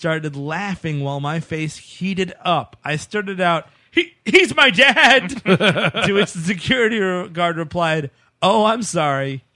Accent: Cleveland, Ohio, United States; Well, I'm from Cleveland, and I've never heard that.

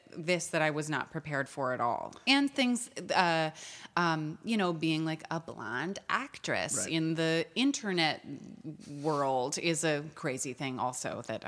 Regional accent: New York, United States; I grew up in New York and both of my parents are actors

